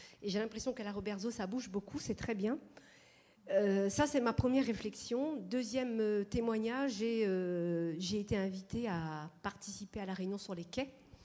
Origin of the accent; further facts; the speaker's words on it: Strasbourg, Grand Est, France; moi je suis de Strasbourg-Centre